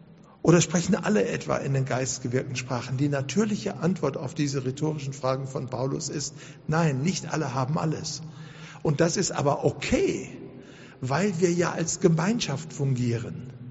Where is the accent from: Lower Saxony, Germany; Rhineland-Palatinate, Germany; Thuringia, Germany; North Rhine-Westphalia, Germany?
North Rhine-Westphalia, Germany; Duisburg; accent: Ruhr; ich komme ja aus Duisburg, nicht aus Duisburg, sondern aus Duisburg, ja, so heißt das richtig, wenn man jetzt mal in Ruhrgebietische verfällt.